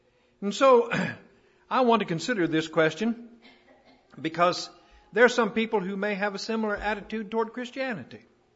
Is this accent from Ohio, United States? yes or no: yes; Columbus, Ohio, United States; I'm from Columbus, Ohio, glad to have the grandchildren and Candy and Ken.